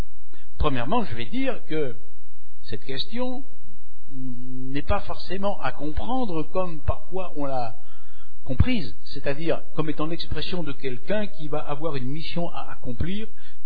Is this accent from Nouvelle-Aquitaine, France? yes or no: no; Normandy, France; comme je suis normand, je précise. Vous voyez, il faut quand même être fier de ses origines.